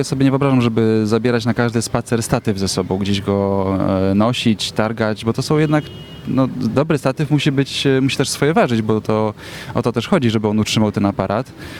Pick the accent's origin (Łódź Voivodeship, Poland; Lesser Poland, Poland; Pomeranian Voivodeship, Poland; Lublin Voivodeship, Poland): Pomeranian Voivodeship, Poland; Gdynia; Gdynianin od urodzenia.